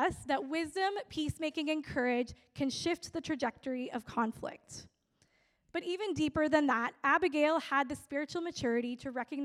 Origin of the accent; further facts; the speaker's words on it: Prince George, British Columbia, Canada; Many of you know I grew up in Prince George.